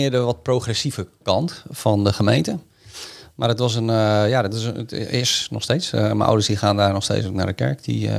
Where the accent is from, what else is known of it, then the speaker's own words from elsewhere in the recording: Voorthuizen, Gelderland, Netherlands; Ik ben geboren en getogen in Voorthuizen op de Veluwe.